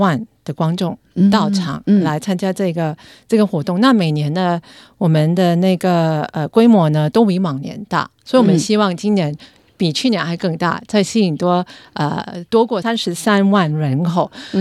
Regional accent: Australia; 更是我们澳洲人跟我们外国旅客心目中墨尔本的文化遗产

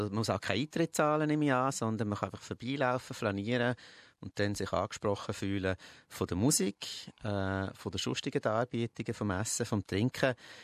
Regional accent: Lucerne, Switzerland; Ich als Luzerner, das darf ich hier sagen, bin ganz grosser Fan von Guggenmusik

